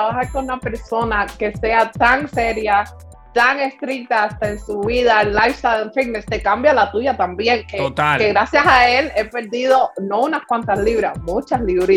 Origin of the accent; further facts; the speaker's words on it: Canada; also born or lived in Cuba; porque en realidad yo me crié más aquí en Canadá que en Cuba.